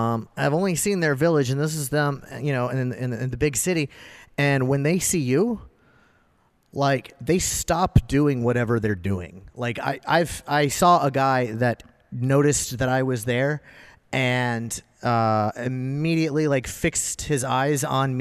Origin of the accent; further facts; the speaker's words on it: Casselberry, Florida, United States; now in Winter Springs, United States; I grew up right around here. I grew up in Castleberry.